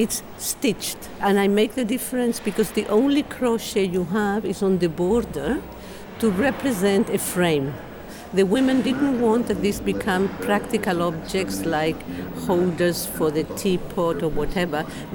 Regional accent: Chile; now in Northern Ireland, United Kingdom; I'm from Chile originally and live in Northern Ireland.

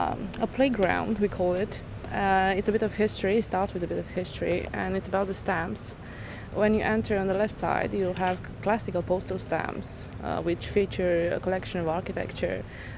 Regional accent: Bucharest, Romania; Yes, I'm from Bucharest

